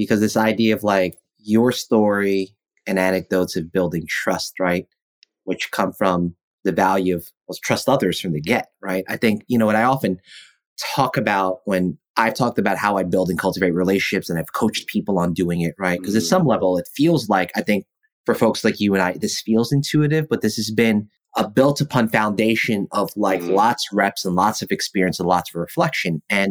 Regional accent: United States; born there; which I don't have an accent like from back home because I was born in America.

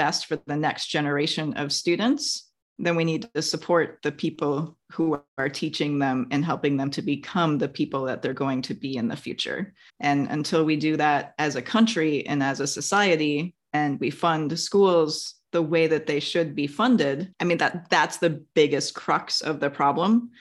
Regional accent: Wisconsin, United States; now in California, United States; I grew up in Wisconsin. You can't plant anything there in the winter

